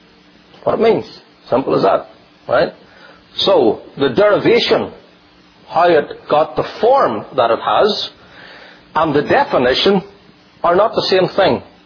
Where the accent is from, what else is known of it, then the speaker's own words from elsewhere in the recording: Northern Ireland, United Kingdom; where I grew up in Northern Ireland, we still use that word, the old Scottish word Kirk